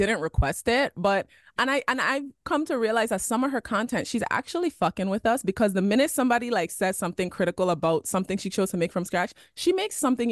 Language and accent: English; U.S. Virgin Islands; Even us, we're from the Virgin Islands. Yeah, we get some of the processed bullshit at the grocery store, but majority of our diets growing up, our moms were making rice, chicken and beans every night.